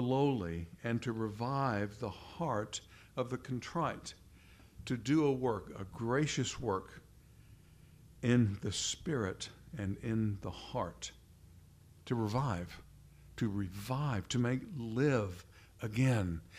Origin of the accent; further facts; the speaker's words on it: Texas, United States; that I'm really a Texan, by the way